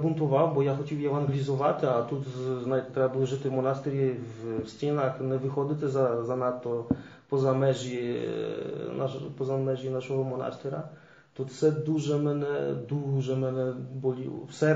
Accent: Rzeszów, Subcarpathian Voivodeship, Poland; Я сам із Жешова в Польщі

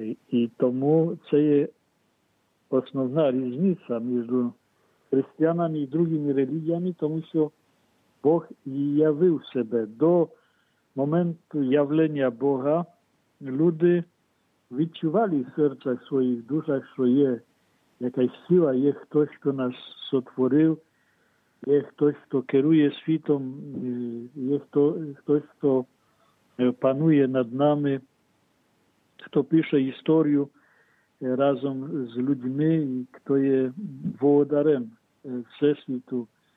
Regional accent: Zaporizhzhia, Zaporizhzhia Oblast, Ukraine; так говорить про наше рідне місто Запоріжжя, що це серце України.

